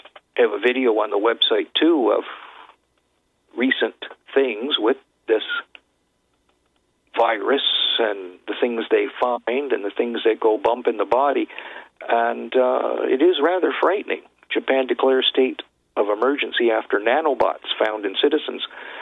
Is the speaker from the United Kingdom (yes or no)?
no; Canada; I'm from Canada.